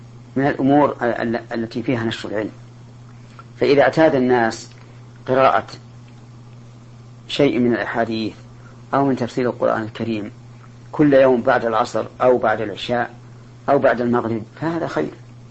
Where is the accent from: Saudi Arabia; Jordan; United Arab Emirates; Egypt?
Saudi Arabia; لكن عندنا في السعودية جاء جزاهم الله خيرا